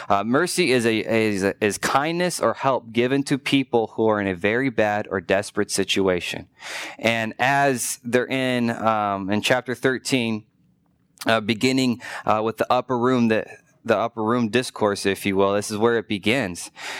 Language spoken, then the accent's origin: English; Kentucky, United States; And growing up in Kentucky, learning and growing and being a part of my grandfather slowly dying of cancer